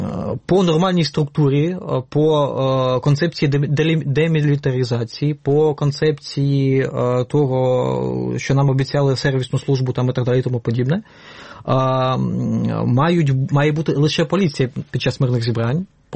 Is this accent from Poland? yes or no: no; Rivne Oblast, Ukraine; Рівненщина, я сам з Рівненщини, скажімо так.